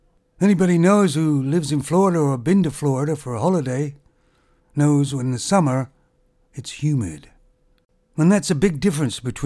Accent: Canada; Of course, I'm Canadian.

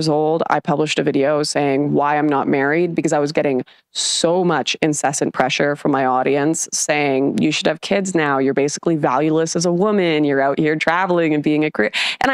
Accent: Vancouver, British Columbia, Canada; Yeah, well, I grew up in Canada, so that's a pretty radicalizing experience.

